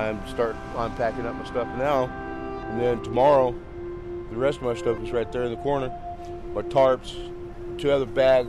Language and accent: English; Boise, Idaho, United States; Boise, Idaho is 20 below zero. I lived there for 15 years. That's my hometown.